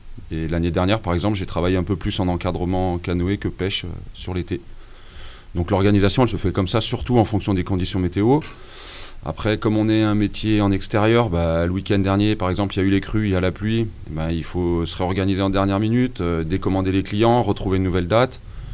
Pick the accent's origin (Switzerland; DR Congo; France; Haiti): France; Saint-Germain; j'ai grandi à Saint-Germain et qu'il y a une rivière qui n'est pas très loin, qui s'appelle l'Auzon, où j'ai passé une grande partie de mon enfance